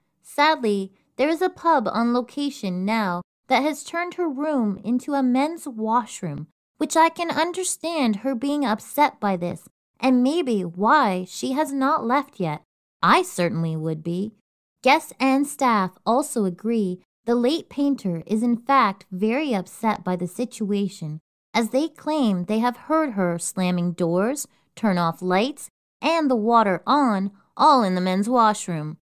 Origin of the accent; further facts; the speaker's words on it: Canada; while we still have it for a few more minutes here in Canada.